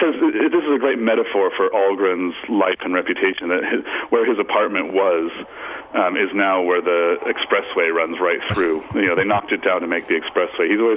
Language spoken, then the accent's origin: English; Chicago, Illinois, United States; being a kind of a literary nerd growing up in Chicago